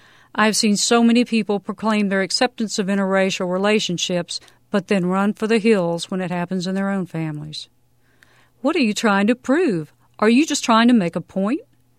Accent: Durham, North Carolina, United States; That was a line you simply didn't cross, or so I was taught, growing up in Durham.

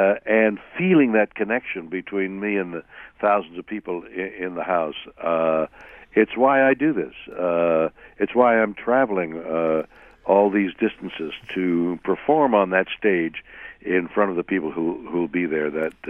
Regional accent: Canada; moved away as an adult; now in New York, United States; I come from the theater from Canada. I did a lot of theater there and then came to New York as a young actor in a classical play and then just remained, essentially.

